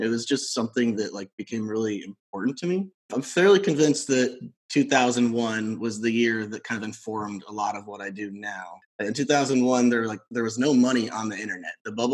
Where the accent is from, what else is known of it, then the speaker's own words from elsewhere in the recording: Iowa City, Iowa, United States; now in New York, United States; Sure. Yeah, I grew up in Iowa City. It's a small Midwest college town, obviously very different than where I live now in New York.